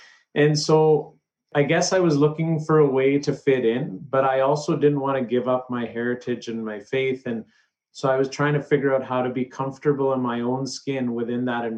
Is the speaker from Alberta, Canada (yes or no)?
yes; Alberta, Canada; growing up in Southern Alberta